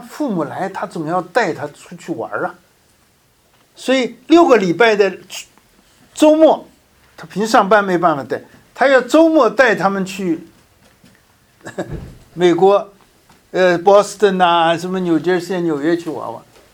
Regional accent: China; 我们想想以色列人的根这么深，我们中国人的根是不是也很深啊？我们小时候都去过这个庙里，对不对？

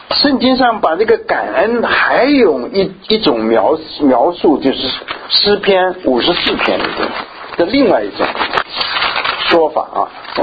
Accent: China; 这个有点就像我们中国人的眼睛一样，我们中国是不是黑的，对不对？

